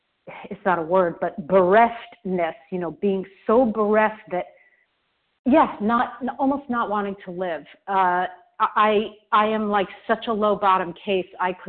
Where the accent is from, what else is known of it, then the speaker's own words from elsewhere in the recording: New York City, New York, United States; from New York City.